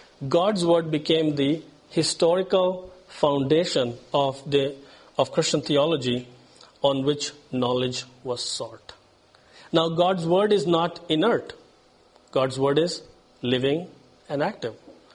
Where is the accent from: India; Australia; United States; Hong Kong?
India; And then, so I'm from India.